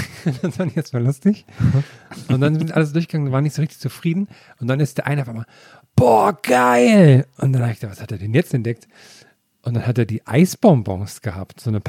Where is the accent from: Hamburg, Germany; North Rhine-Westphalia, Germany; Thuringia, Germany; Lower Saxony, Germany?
Thuringia, Germany; So viel zu meiner Kindheit in Thüringen.